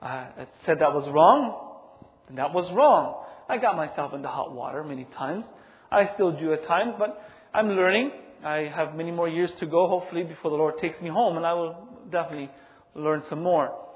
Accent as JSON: {"language": "English", "country": "Mexico", "said": "you can just imagine, I'm coming from Mexico, I'm isolated, now I'm coming to a great big world where technology at that time was just wow. Like I didn't know TV existed until I came here."}